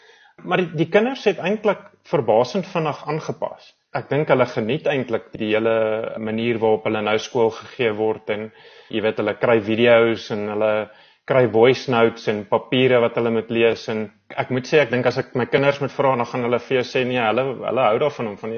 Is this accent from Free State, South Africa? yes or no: yes; Odendaalsrus, Free State, South Africa; moved away as an adult; now in Johannesburg, South Africa; Ja, ek het groot geword in Oornalsrus en daar skool gegaan tot matriek.